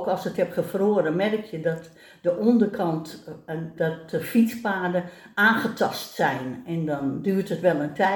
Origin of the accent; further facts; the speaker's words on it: Amsterdam, North Holland, Netherlands; born there; Ik ben geboren in Amsterdam in 1946 en ik woon in de Weermolen.